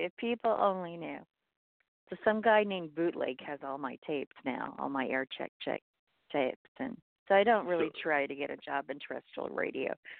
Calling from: Tulsa, Oklahoma, United States; Oklahoma, the home of Black Wall Street.

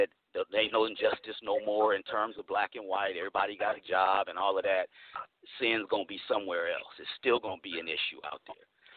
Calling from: Oakland, California, United States; Hey, good evening, family. … I'm calling from Oakland, California.

